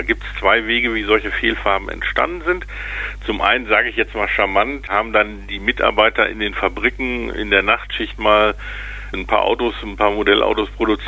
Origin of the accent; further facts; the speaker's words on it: Recklinghausen, North Rhine-Westphalia, Germany; in meiner Heimatstadt Recklinghausen